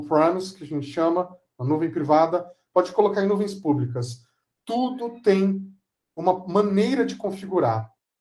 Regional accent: São Paulo, Brazil; Eu sou de São Paulo e atendo o Brasil todo

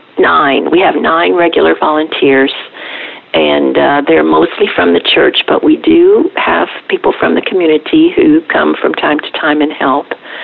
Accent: Lima, Ohio, United States; also born or lived in Madison, Wisconsin / Tacoma, Washington; now in Texas, United States; Well, I was born in Wisconsin, in Madison, Wisconsin, but I grew up mostly in a little town in Lima, Ohio.

